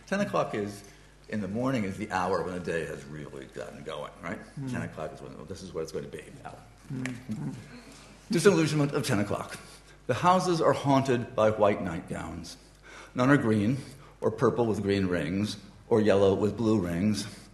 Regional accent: Tennessee, United States; born there; I was born in East Tennessee, a Protestant family.

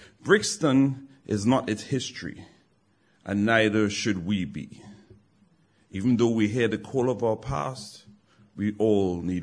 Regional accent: Trinidad & Tobago; I'm originally from Trinidad.

